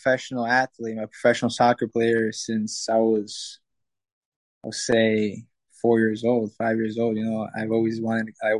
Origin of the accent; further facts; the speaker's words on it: New York, United States; now in Miami, United States; I'm from New York. I mean, it's been well. The heat is too much for me, but it's going.